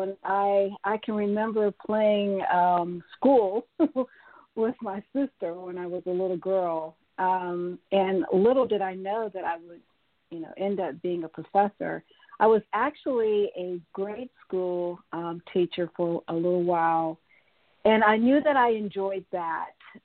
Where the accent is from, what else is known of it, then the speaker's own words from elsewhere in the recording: Akron, Ohio, United States; so I'm from Akron, Ohio, and I started my undergrad in Akron